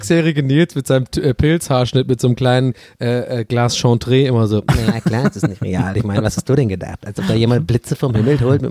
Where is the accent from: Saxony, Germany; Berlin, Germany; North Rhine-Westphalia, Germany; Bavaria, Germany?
North Rhine-Westphalia, Germany; Cologne; du denkst so als Kölner